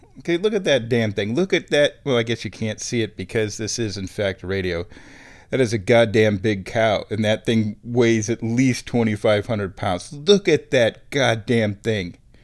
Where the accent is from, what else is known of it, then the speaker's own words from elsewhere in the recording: Nebraska, United States; I'm from Nebraska. You do not have to go very far in Nebraska to find some cowboys.